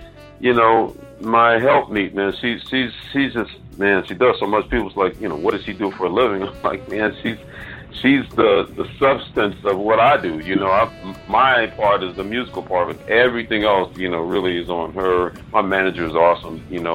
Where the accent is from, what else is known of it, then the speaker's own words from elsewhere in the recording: Memphis, Tennessee, United States; We grew up together here in Memphis.